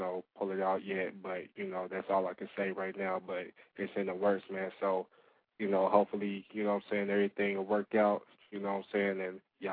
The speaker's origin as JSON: {"language": "English", "town": "Dayton", "region": "Ohio", "country": "United States", "lives_now": "California, United States", "said": "I just moved out here to Cali, but, you know, I'm from Dayton, Ohio, still repping Dayton to the fullest, man."}